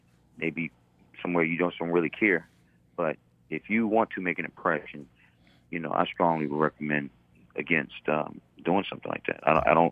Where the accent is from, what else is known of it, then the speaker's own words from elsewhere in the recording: Washington, District of Columbia, United States; I grew up in Northwest Washington, D.C.